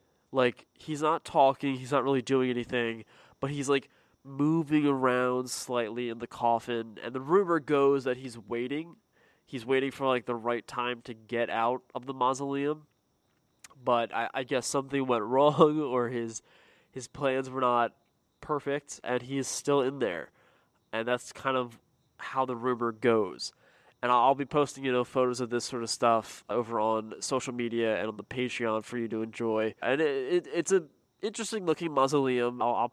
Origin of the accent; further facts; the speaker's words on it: Pennsylvania, United States; me growing up in Pennsylvania, there are two or three, like, very prominent white families of, you know, Italian, German, and Irish.